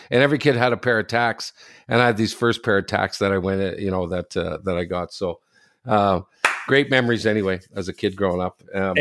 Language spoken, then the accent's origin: English; Sudbury, Ontario, Canada; This is in Sudbury, my hometown.